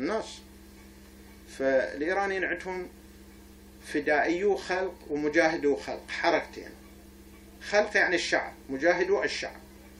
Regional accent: Najaf, Najaf Governorate, Iraq; من كنا آخر منطقة عندنا بالنجف كانت هي الحزام الأخضر، آخر منطقة، وحي العلماء كان كلش بعيد، وحي السعد هذا بطريق الكوفة هذا بعيد

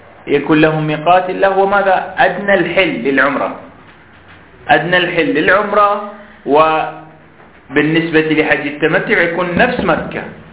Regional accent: Bahrain; يعني نحن الآن من البحرين

